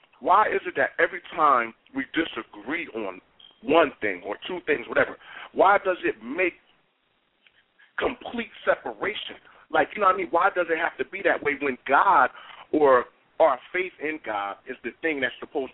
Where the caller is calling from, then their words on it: Michigan, United States; Yes, I'm calling from Michigan.